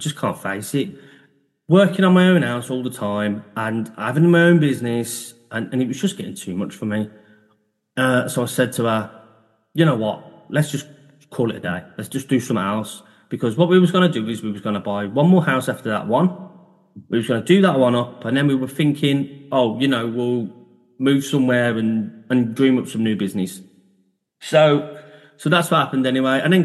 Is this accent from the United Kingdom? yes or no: yes; Birmingham, West Midlands, United Kingdom; I had a good building company, and I'm from Birmingham.